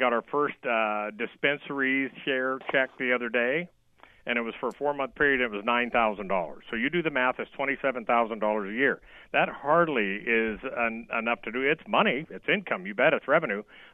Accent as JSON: {"language": "English", "region": "Oregon", "country": "United States", "tie": "born or raised there", "said": "all three of us were born and raised in Josephine County."}